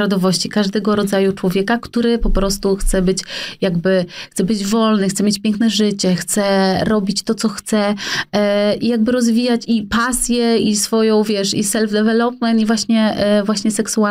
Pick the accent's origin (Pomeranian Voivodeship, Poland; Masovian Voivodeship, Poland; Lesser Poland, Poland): Pomeranian Voivodeship, Poland; Tricity; ja pochodzę z Trójmiasta.